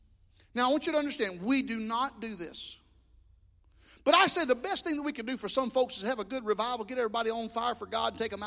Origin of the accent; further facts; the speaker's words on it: the South, United States; ma'am, we're from the South. You know, because that's what they expect you to sound like. So I'd go, ma'am, we're from the South. And in the South, we give ladies a seat.